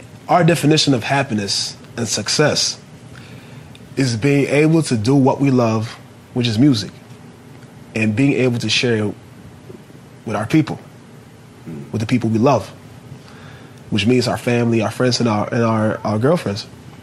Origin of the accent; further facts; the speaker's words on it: Oslo, Norway; English is a second language; And also just us being Norwegians, you know? Born and raised in Oslo, Norway, having that Scandinavian view of the world.